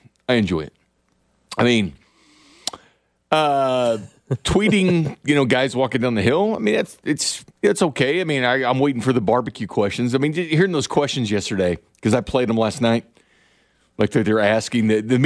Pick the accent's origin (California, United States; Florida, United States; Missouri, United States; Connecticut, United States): Missouri, United States; I'm from the Show Me State. You got to show me.